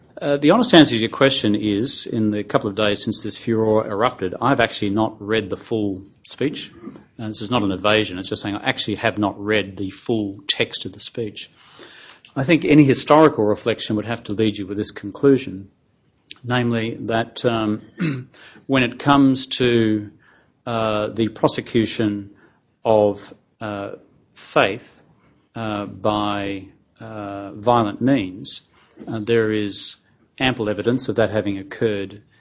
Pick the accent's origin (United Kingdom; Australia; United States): Australia; Queensland; As a Queenslander, I've got to say, them's fighting words